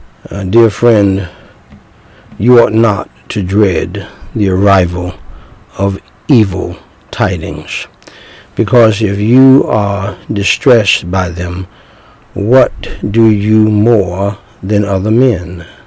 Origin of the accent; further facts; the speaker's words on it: United States; born there; I thank God I was born in America.